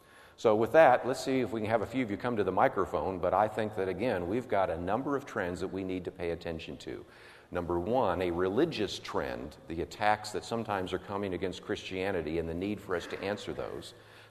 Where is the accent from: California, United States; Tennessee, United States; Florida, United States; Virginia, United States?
California, United States; Berkeley; born there; now in Dallas, United States; I was born in Berkeley, California, born in Berkeley, California.